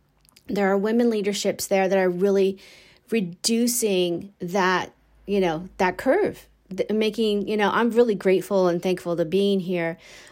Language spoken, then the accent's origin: English; United States; tasting real coffee on the heels of as being an American.